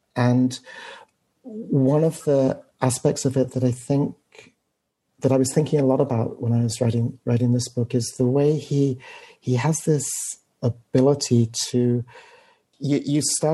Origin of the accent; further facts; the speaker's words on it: London, United Kingdom; now in United States; I came from London, and when I first came